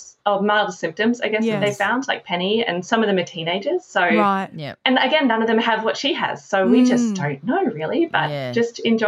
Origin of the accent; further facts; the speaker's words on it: Orbost, Victoria, Australia; now in California, United States; Yeah, so I was definitely a country girl. I was born in Orbost.